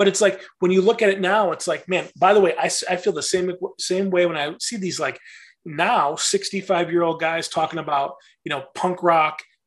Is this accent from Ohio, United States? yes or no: no; Traverse City, Michigan, United States; I'm from Traverse City, Michigan, there fucking nothing.